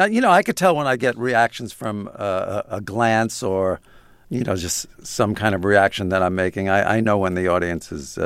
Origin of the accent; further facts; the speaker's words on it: New York City, New York, United States; I grew up in Brooklyn in in Sheepshead Bay. I lived right under the Belt Parkway.